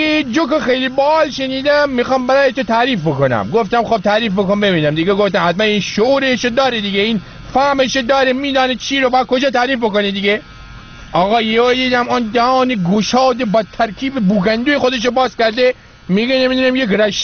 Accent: Rasht, Gilan, Iran; من بچه رشتم من یه زمانی ما توی رشت برای خودمون کندلاتی بودیم

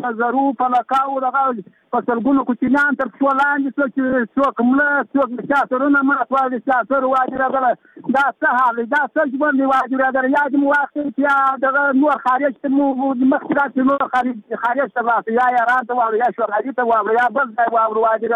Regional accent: Badghis, Afghanistan; د بادغیس ولایت یم د بادغیس ولسوالۍ یم اوس په چلم تیارات کې یم.

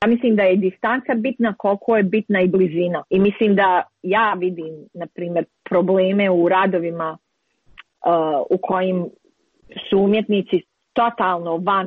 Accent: Bosnia & Herzegovina

